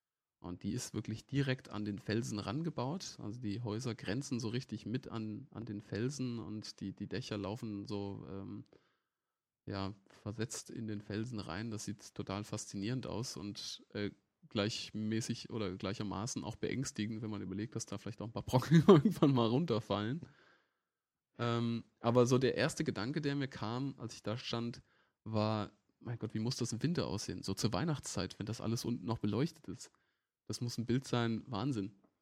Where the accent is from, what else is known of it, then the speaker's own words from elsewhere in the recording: Berlin, Germany; Wo es mich auch wieder so ein bisschen an meine Heimatstadt Berlin erinnert.